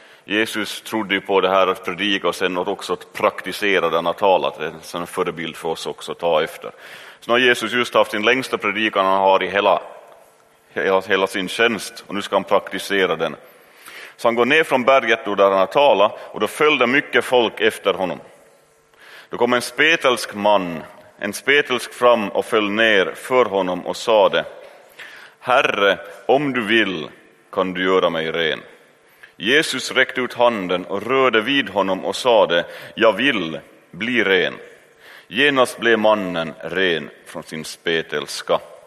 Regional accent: Ostrobothnia, Finland; Tänker nu jag som en österbottning.

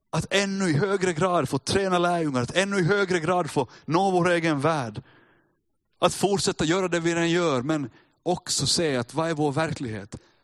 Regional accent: Finland; Men vi är finlandssvenskar och vi är kristna och vi är pingstvänner och allt möjligt.

